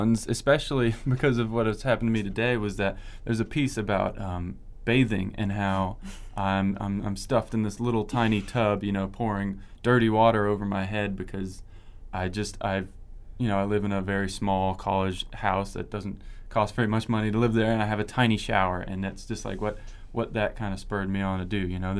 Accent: Baton Rouge, Louisiana, United States; I'm from, well, that's where a lot of my family's from, but I'm from Baton Rouge.

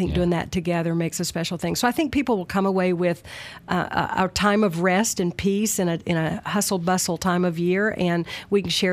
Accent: West Monroe, Louisiana, United States; But been around a while, lived out of town quite a while, but I'm originally from West Monroe, and I've sung a very long time.

